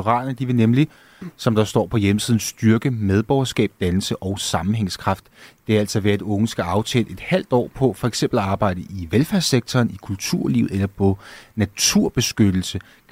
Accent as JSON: {"language": "Danish", "town": "Vedbæk", "region": "Capital Region of Denmark", "country": "Denmark", "tie": "born or raised there", "said": "Jeg kommer op fra Vedbæk. Der er ikke super mange gaffeltruckførere der."}